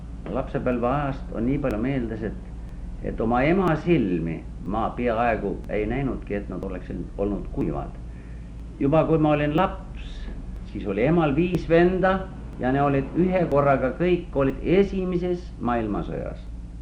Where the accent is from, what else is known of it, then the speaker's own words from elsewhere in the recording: Võhma, Saare County, Estonia; Mina olen sündinud Saaremaal Mustjal vallas Võhma külas. Annuse talus.